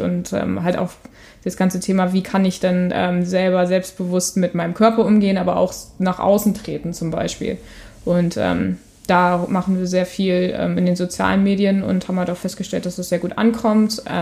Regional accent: Wilhelmshaven, Lower Saxony, Germany; In Wilhelmshaven, am Jadebusen. Und ich glaube, wenn man so an der Natur groß geworden ist, dann respektiert man sie doch sehr.

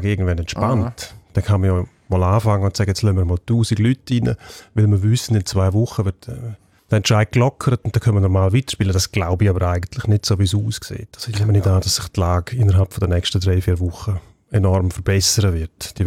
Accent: Switzerland; Wir haben ja noch tiefere Ligen bei uns in der Schweiz, wo man ein Spiel kann besuchen kann.

